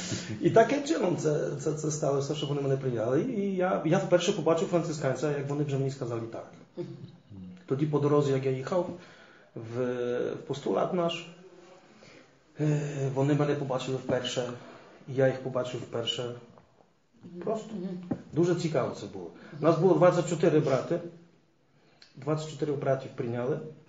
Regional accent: Rzeszów, Subcarpathian Voivodeship, Poland; Я сам із Жешова в Польщі

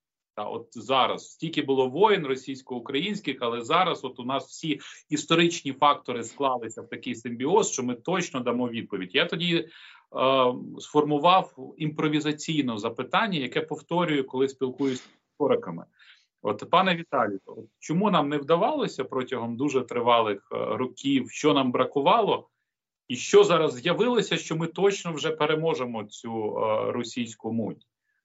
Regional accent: Russia; Я росіянин

